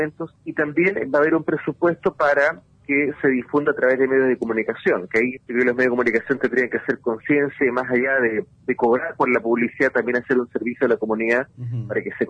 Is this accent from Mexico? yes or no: no; Chile; como buen chileno conozco a mi gente